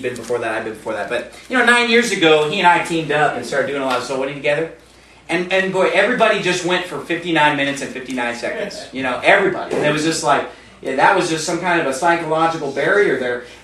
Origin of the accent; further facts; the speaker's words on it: Phoenix, Arizona, United States; My friend, you know, I'm from Phoenix, okay? And in Phoenix, where I live, there are a lot of good churches.